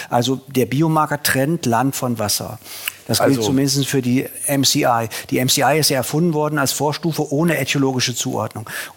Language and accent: German; Bremen, Germany; ich komme ja aus Bremen, für uns ist Niedersachsen ja Outback.